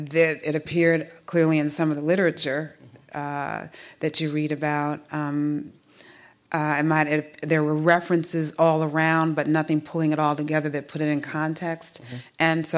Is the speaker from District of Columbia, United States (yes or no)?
yes; Washington, District of Columbia, United States; growing up in Washington, my mother went to a great deal of trouble to make sure that I went to an integrated school